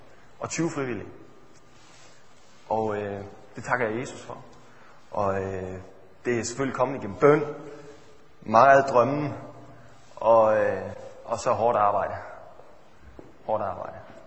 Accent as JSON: {"language": "Danish", "town": "Esbjerg", "region": "Region of Southern Denmark", "country": "Denmark", "lives_now": "Fredericia, Denmark", "said": "Jeg kommer oprindeligt fra Esbjerg. Og bor nu i Fredericia."}